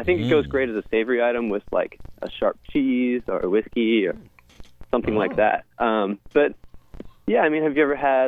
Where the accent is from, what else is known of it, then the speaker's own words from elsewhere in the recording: Singapore; I surfed a long time. I grew up in Singapore, and then I surfed a long time in Indonesia.